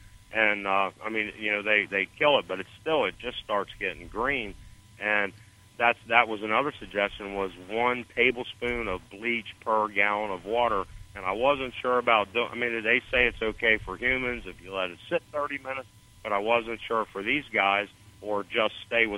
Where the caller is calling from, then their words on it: Stuart, Florida, United States; Little north of West Palm Beach in Stuart.